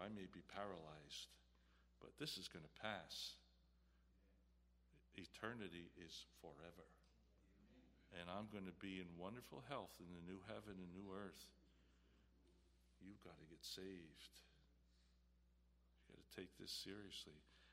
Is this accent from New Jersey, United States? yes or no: yes; New Jersey, United States; And I was talking about how I'm originally from North Jersey, I hear about guys I went to high school with, I played baseball with, and other sports, and they died. I'm 69 years old.